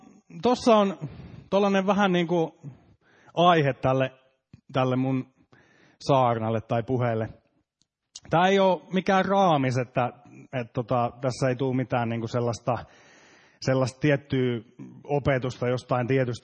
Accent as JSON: {"language": "Finnish", "town": "Ullava", "region": "Central Ostrobothnia", "country": "Finland", "tie": "born or raised there", "said": "mä oon kotoisin ihan tuosta Ullavasta, joka on tässä yllättävän lähellä Pietarsaareen. Mä oon sieltä kotoisin ja siellä asunut ihan tuonne lukion loppuun saakka ja vasta sitten vähän lähtenyt muualle päin katselemaan maailmaa."}